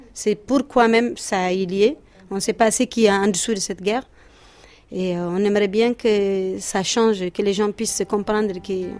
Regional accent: Kidal, Mali; also born or lived in Gao; now in Bamako, Mali; Je viens du nord du Mali, de Kidal et Gao.

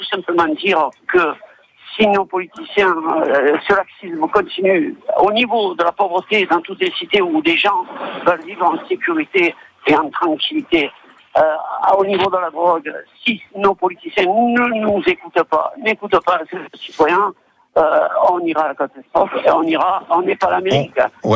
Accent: Marseille, Provence-Alpes-Côte d'Azur, France; je suis marseillais

